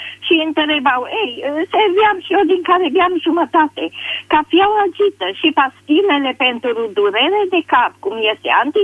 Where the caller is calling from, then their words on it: Hunedoara, Hunedoara County, Romania; din Hunedoara.